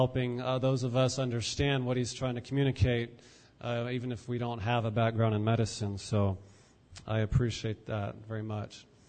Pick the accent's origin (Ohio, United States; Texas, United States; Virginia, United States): Virginia, United States; when I was growing up in Southwest Virginia, Franklin County, they lived right behind our place.